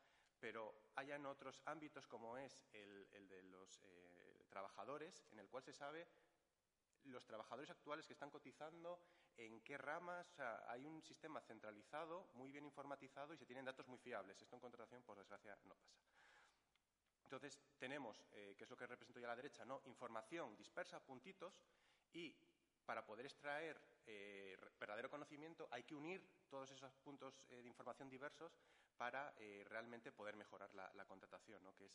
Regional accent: Oviedo, Asturias, Spain; a miña nai é de Lugo, soy medio gallego, aunque siempre pues, nací en Oviedo, estudié en Oviedo, me trabajo en Oviedo, pero bueno, que me considero muy, muy gallego

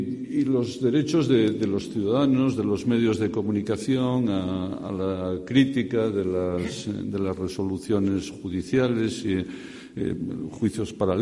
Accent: Galicia, Spain; dado que bueno, pues soy gallego y, por lo tanto, pues todas las actividades que se organizan en Galicia para mí tienen un añadido de afecto

